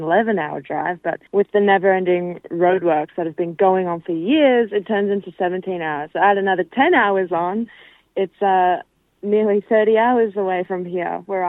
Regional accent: Brisbane, Queensland, Australia; I am a Birriggubba girl, born and raised in Brisbane, however, but from Duraland, which is an hour south of Townsville in a humble little town called Ayr, A-Y-R.

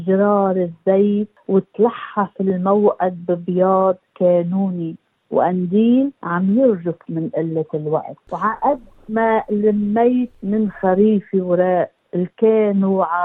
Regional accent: Lebanon; now in Australia

